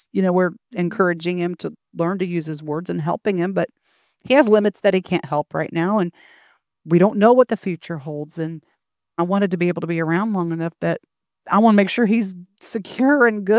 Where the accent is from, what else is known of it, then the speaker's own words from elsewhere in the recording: Indiana, United States; Well, I am from Indiana. I'll be turning 50 in August